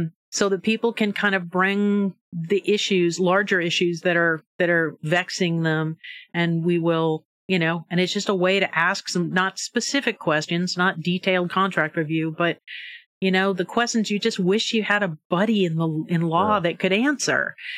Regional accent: Portland, Oregon, United States; But no, I grew up in Northwest Portland, and my grandmother and the family homestead was on in Sullivan's Gulch.

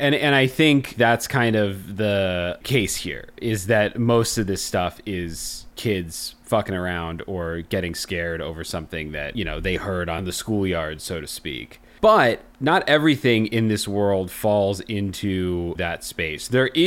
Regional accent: Hershey, Pennsylvania, United States; I mean, I grew up in Hershey, Pennsylvania, and I know Milton Hershey was making his candies in Pennsylvania.

